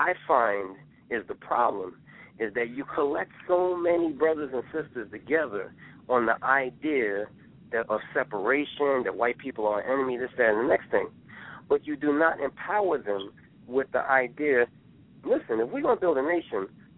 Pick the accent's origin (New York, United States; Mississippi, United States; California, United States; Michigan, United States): New York, United States; Brooklyn; like I'm from Coney Island, you know what I'm saying?